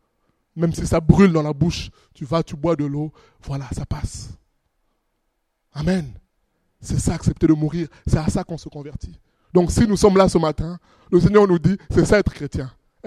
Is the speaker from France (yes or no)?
yes; France; même si je suis français, je comprends que soutenir une patrie, un pays, ben, ça amène toujours à la déception